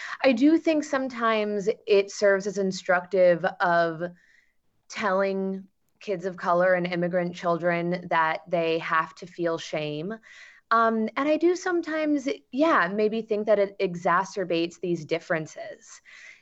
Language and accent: English; United States; I think that, being half white was certainly part of it, but also I was born and raised in America.